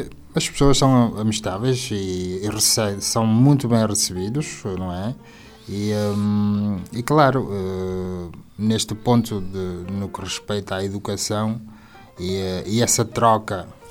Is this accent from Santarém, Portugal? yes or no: no; Vila Nova de Gaia, Porto, Portugal; moved away as an adult; now in Viana do Castelo, Portugal; sou de Vila Nova de Gaia, portanto a nossa casa, a família é ali perto da Avenida de Gaia, ali no, perto da Câmara. Mas, desde os anos que assumi vir estudar para Viana